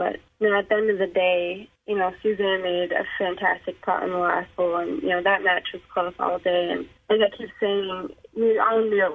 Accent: Northeast, United States; we're both from the Northeast, so we grew up playing junior golf together.

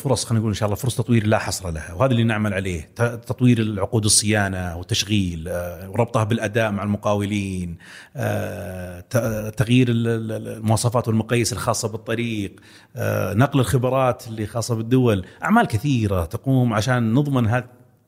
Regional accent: Saudi Arabia; مؤشر ثاني برضو يحق لنا كسعوديين نفتخر

